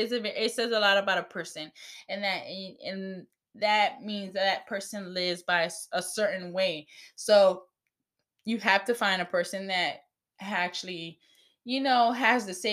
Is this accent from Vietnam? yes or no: no; Cuba; English is a second language; And excuse my accent. I'm Cuban, and sometimes I can't say certain words